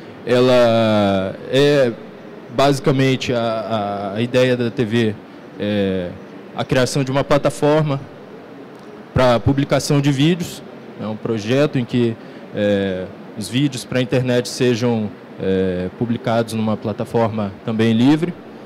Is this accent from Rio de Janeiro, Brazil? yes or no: no; Vitória, Espírito Santo, Brazil; Eu sou de Vitória, Espírito Santo.